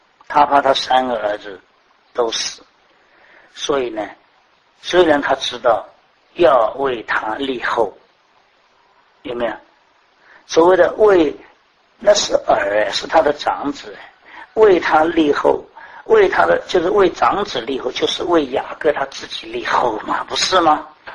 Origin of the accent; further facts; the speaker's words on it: China; 我们中国人很搞这套东西的，不是这样吗？